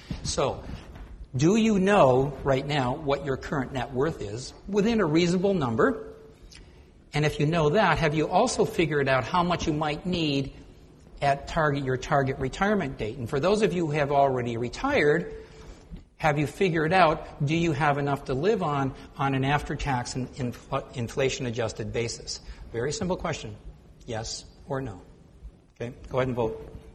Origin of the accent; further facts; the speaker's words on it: Rochester, New York, United States; also born or lived in Finland; I was actually born in Finland, but I grew up in Rochester